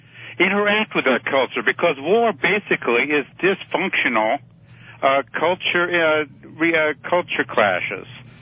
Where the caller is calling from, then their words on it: Michigan, United States; from Michigan.